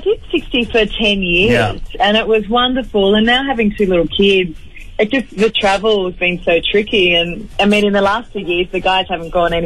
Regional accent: Wauchope, New South Wales, Australia; Look, I was raised free range because I grew up on a farm. I grew up in Warhope, mid North Coast in New South Wales

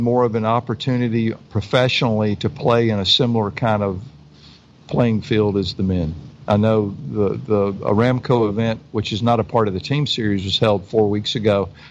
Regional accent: Southern United States, United States; accent: Southern; number one, I'm American. Number two, I have a Southern accent.

